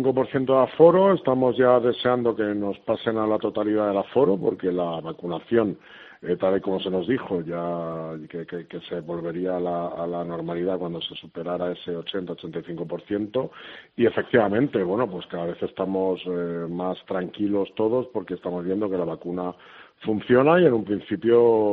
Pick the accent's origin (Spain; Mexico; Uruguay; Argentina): Spain; Canary Islands; la verdad es que yo muy satisfecho como canario